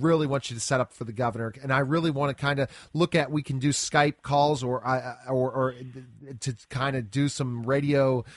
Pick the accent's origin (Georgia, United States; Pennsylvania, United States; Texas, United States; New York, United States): Pennsylvania, United States; Pittsburgh; I'm from Pittsburgh, by the way, and kind of really get into this.